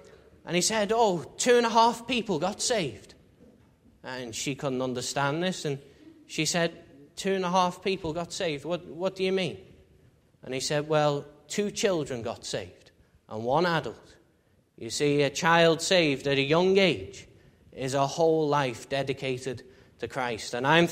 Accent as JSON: {"language": "English", "town": "Liverpool", "region": "North West England", "country": "United Kingdom", "tie": "born or raised there", "moved": "as an adult", "lives_now": "North Yorkshire, United Kingdom", "said": "I'm not an Ulsterman. I'm originally from Liverpool, across the water there, and from the Liverpool Free Presbyterian Church. But then, about 5 years ago now, after I finished school, my family, we all uprooted, and we moved to North Yorkshire."}